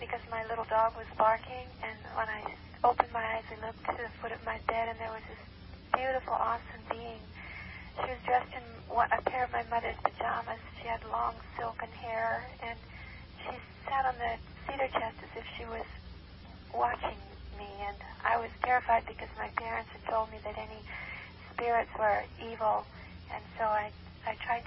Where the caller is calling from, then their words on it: California, United States; The west side off of Sepulveda and Rose or Overland area.